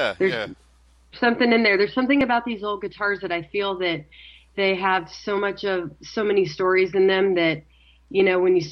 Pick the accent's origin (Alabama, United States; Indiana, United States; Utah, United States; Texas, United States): Texas, United States; You know, I grew up in Texas, and I grew up in a family who didn't have the financial means to provide any sort of instruction.